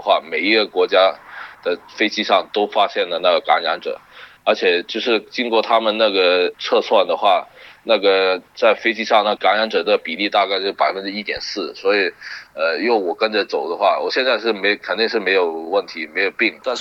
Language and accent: Chinese; Guangdong, China; now in Wuhan, China; 其实我是想先撤回我老家广东这样子。